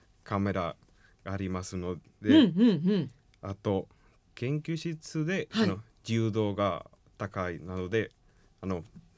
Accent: Panama; Japanese is a second language; now in Japan; パナマの出身です。

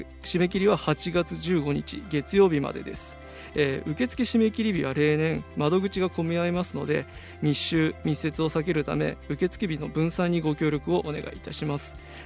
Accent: Kofu, Yamanashi, Japan; also born or lived in Tokyo; 東京で4年間過ごして、やはり生まれ育った山梨県の中心である甲府市をもっと盛り上げていきたいっていう思いが芽生えまして

